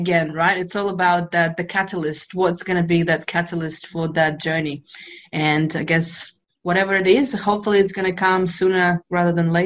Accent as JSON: {"language": "English", "country": "Russia", "tie": "born or raised there", "said": "I'm just sharing how it was growing up in Russia."}